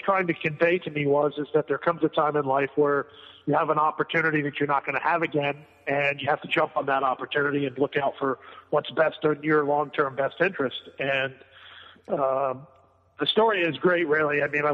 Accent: Florida, United States; also born or lived in Cincinnati; I'm from South Florida, but I only spent 6 years there, but my home will always be Cincinnati.

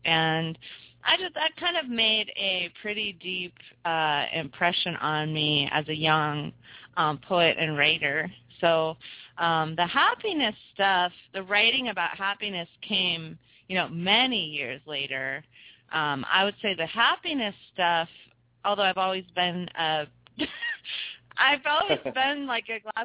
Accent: Berkeley, California, United States; also born or lived in Sausalito; So I'm a Californian born and raised, so I was born in Sausalito, California.

